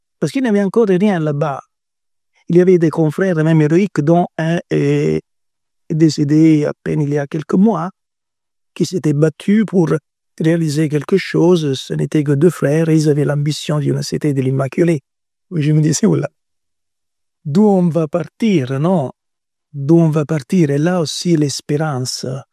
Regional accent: Italy; French is a second language; Parce que je suis italien.

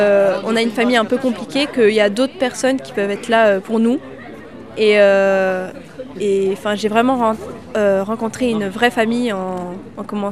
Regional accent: Navarrenx, Nouvelle-Aquitaine, France; Je viens de Navarinx, dans le Béarn.

